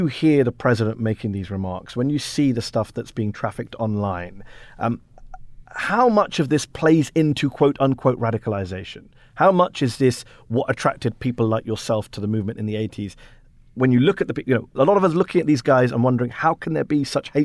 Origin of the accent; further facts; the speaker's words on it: United Kingdom; now in United States; I'm a British immigrant living in the US. I come from an outside perspective.